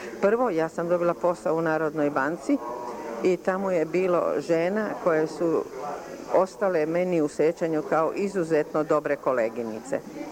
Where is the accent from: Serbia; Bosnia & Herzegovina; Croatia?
Croatia; Zagreb, City of Zagreb; Ja sam došla iz Zagreba 46. godine i došla sam da radim u kadrovsko odeljenje Centralnog komiteta na godinu, dve maksimum.